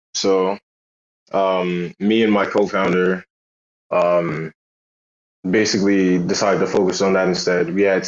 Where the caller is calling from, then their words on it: East Coast, United States; I'm calling in from the East Coast, United States.